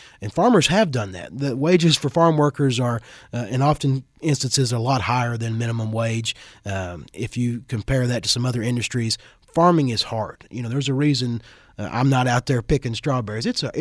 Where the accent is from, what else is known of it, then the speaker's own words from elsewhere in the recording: Kentucky, United States; But it was opposed in my home state of Kentucky, the Kentucky Farm Bureau, and a lot of Southern states.